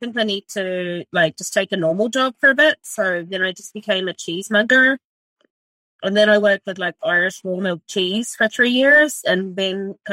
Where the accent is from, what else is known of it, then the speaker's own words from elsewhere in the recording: North Island, New Zealand; moved away; I'm from the East Coast of the North Island. So it's even a bit of a mission to get your ass out of New Zealand in the beginning.